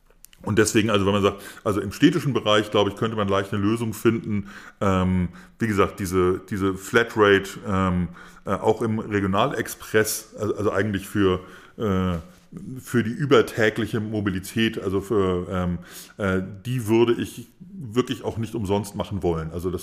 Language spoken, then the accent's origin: German; Berlin, Germany; als Berliner